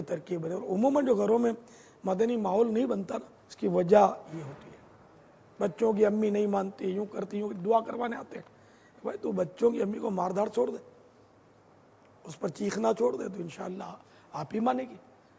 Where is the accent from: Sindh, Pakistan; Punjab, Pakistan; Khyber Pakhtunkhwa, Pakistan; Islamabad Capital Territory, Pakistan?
Sindh, Pakistan; Karachi; یہ پنجاب میں تو کم ہے رات جاگنے کا رجحان, ہمارے شہر میں زیادہ ہے باب المدینہ